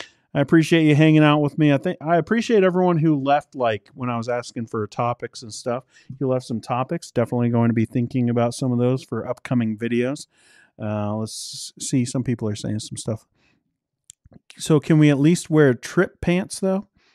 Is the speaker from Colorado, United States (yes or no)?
no; Seattle, Washington, United States; You know, I'm from Seattle, so we got all the emos.